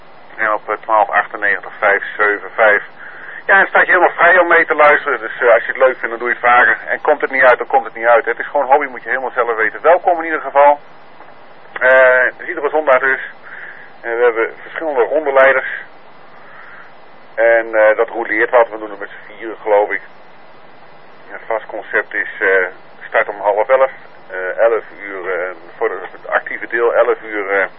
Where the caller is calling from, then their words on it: Assen, Drenthe, Netherlands; QTH is Assen.